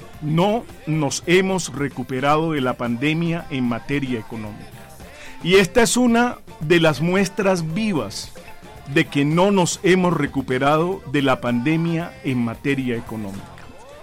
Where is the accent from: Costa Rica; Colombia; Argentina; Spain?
Colombia; Barranquilla, Atlántico; born there; now in Bogotá, Colombia; nací en Barranquilla, Atlántico, aunque tengo 44 años de vivir en Bogotá. Es mi tierra